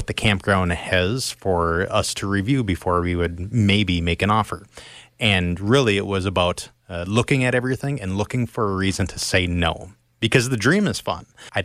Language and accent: English; Griglin, Minnesota, United States; I'm from Griglin, Minnesota, which is 90 miles northwest of where the campground is, and I spent every summer kind of growing up on site at the campground.